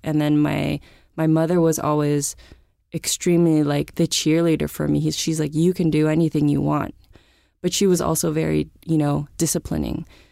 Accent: San Francisco, California, United States; I grew up in San Francisco, and I think when I think about my childhood, I think about my backyard.

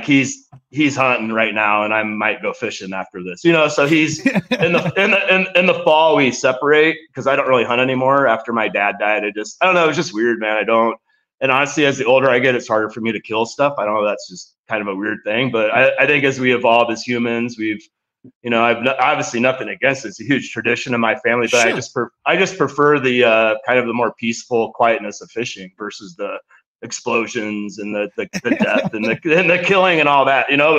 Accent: Nebraska, United States; growing up in Nebraska, you're born into the outdoors.

